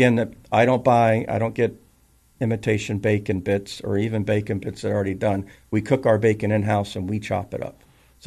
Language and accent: English; Florida, United States; back when I'm from South Florida, almost down in the Keys